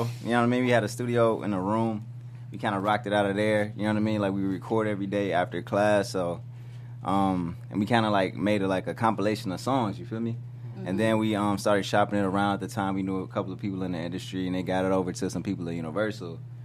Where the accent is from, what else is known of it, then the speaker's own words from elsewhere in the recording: Chicago, Illinois, United States; moved away as an adult; now in Los Angeles, United States; Originally, I'm from Chicago.